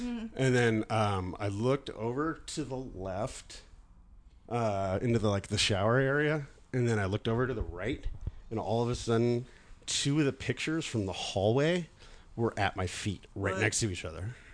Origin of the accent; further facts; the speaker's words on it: Danville, California, United States; the address was from my hometown in Danville, where I grew up.